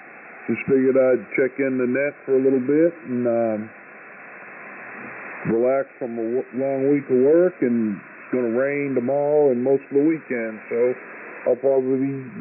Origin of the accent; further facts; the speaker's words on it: New England, United States; I grew up in New England, so I don't miss that snow.